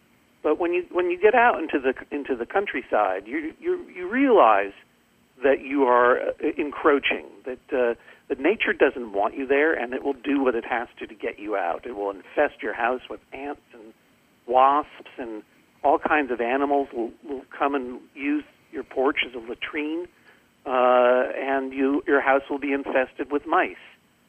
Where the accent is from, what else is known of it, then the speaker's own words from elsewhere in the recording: Boston, Massachusetts, United States; I am from New England. I grew up outside of Boston in Massachusetts, and I spent a lot of my youth in western Massachusetts.